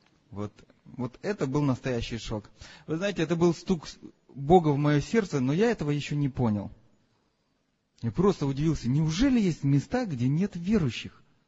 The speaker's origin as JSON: {"language": "Russian", "region": "Kyiv", "country": "Ukraine", "tie": "born or raised there", "said": "Родился я в Киеве, там и вырос, и посещал церковь большую."}